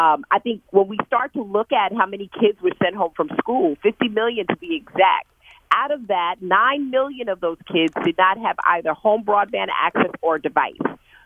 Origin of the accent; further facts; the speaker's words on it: New York, United States; I'm from New York, California is sort of like its own country.